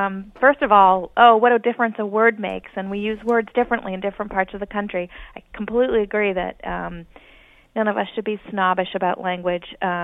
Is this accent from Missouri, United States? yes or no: no; Hawaii, United States; I grew up in Hawaii speaking Hawaiian Creole, which is very non-standard.